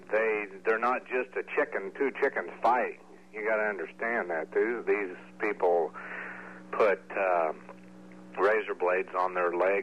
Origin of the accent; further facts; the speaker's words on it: Missouri, United States; I'm from Missouri.